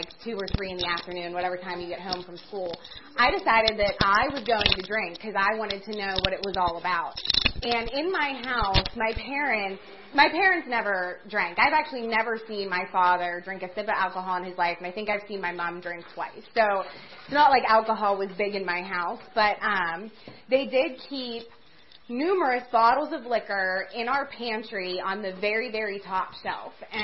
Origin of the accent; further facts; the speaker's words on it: Washington, United States; Yeah, I am from Washington. I am from the Icana area, the Interstate Crossroads area.